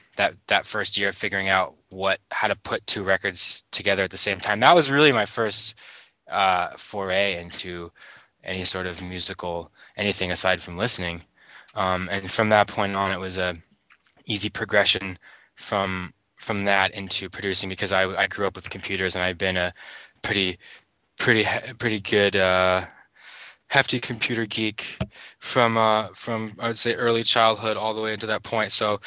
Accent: Goleta, California, United States; also born or lived in Santa Barbara; as a young teen and growing up in Santa Barbara, I started to go, actually grew up in a place called Goleta, which is a little town north of Santa Barbara

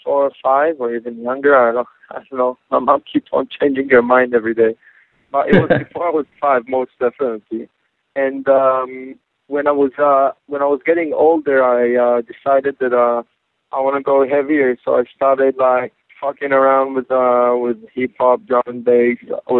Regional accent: Tel Aviv, Tel Aviv District, Israel; moved away as an adult; That's correct, in Tel Aviv.

